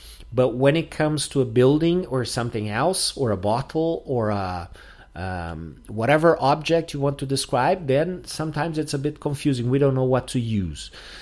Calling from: Porto Alegre, Rio Grande do Sul, Brazil

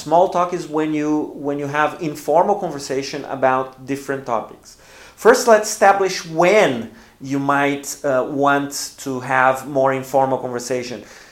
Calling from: Porto Alegre, Rio Grande do Sul, Brazil; English is a second language

